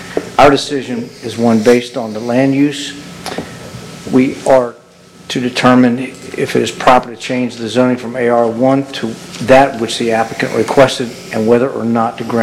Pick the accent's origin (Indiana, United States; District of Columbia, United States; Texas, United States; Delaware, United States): Delaware, United States; Bethany Beach; I was born and raised in Bethany Beach and still live in that coastal area today.